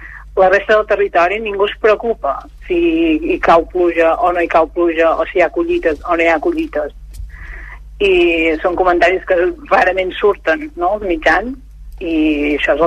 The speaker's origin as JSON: {"language": "Catalan", "region": "Catalonia", "country": "Spain", "said": "els que som del Pirineu Oriental ja tremolaven perquè ens caien un parell de pams de neu"}